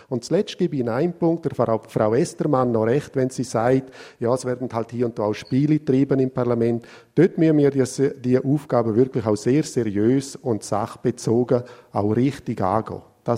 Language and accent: German; Switzerland; ich komme aus der Peripherie, wirklich ganz am Rand von der Schweiz, aus dem Berggebiet. Und wir sind dort natürlich viel dünner besiedelt.